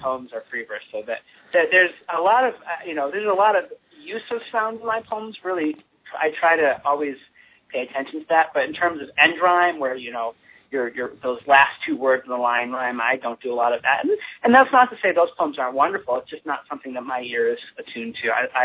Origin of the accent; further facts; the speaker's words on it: Midwest, United States; a lot of my poetry draws on really rich images from growing up in the Midwest as a young gay boy.